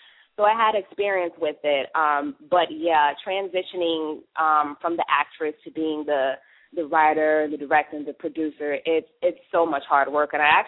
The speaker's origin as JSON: {"language": "English", "town": "Chicago", "region": "Illinois", "country": "United States", "lives_now": "Los Angeles, United States", "said": "I'm actually from Chicago. Currently I'm residing in Los Angeles"}